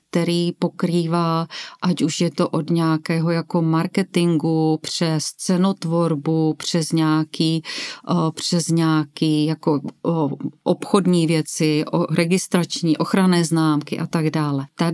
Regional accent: Krnov, Moravian-Silesian Region, Czechia; jsem z Krnova

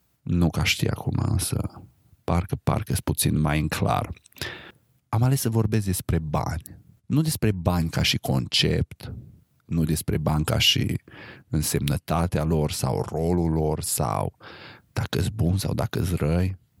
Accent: Romania; crescând în România, în perioada în care am crescut, 90-2000, România era exact la fel.

